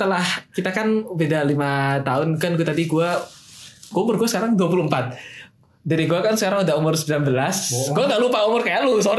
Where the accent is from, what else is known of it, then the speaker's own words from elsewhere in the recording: Samarinda, East Kalimantan, Indonesia; born there; Gue lahir di Samarinda, pas bokap nyokap gue itu baru setahun nikah.